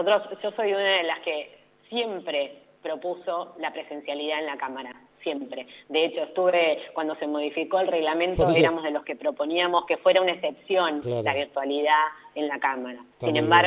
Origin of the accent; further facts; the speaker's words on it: Pehuajó, Buenos Aires Province, Argentina; yo lo viví en mi pueblo, en Pehuajó